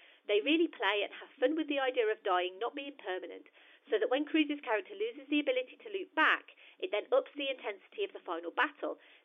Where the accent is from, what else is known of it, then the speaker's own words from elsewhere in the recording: Kentucky, United States; No, sir. I am from Kentucky.